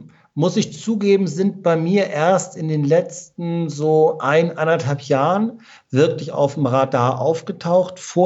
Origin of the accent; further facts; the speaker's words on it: Schleswig-Holstein, Germany; Ich komme aus Schleswig-Holstein originär.